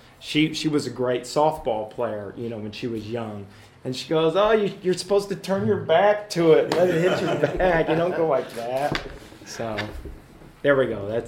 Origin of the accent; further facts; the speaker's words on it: United States; Well, not really. I mean, we're still Americans. We're more American football.